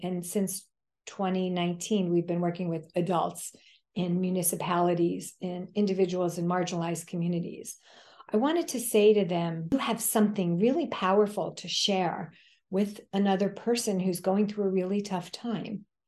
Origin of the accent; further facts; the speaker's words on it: New York, United States; And because I have two speeds as a New Yorker, fast and faster